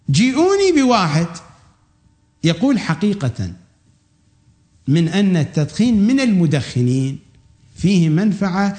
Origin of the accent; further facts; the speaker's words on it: Iraq; accent: Iraqi Arabic; هذا كما نقول في لهجتنا العراقية، هذا أحمق مرتب، ماركة مسجلة